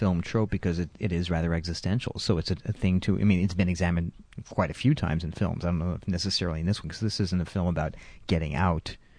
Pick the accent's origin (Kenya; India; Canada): Canada; Quebec; I've said I grew up in Quebec, and where we had the film classification system of for all 14 and over and 18 and over